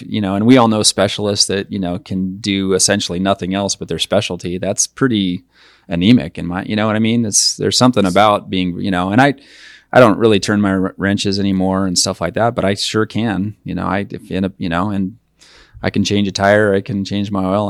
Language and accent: English; Billings, Montana, United States; So I grew up as a city kid by Montana standards. I mean, I'm a Billings kid, right?